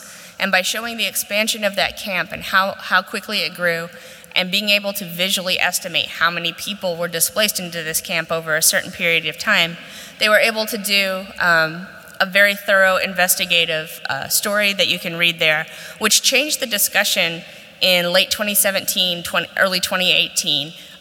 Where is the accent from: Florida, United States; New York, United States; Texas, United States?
Texas, United States; I'm from Texas in the United States